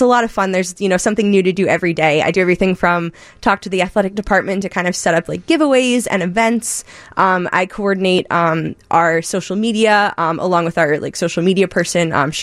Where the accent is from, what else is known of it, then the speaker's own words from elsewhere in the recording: New Jersey, United States; I am from Jersey and very proud of it.